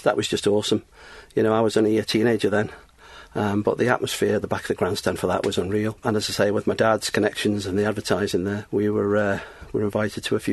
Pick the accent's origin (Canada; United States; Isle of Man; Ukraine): Isle of Man; born there; I've been around motorsport from a very early age, born in the Isle of Man, as I say. People often think, you know, I'm from Germany, but no, my dad was.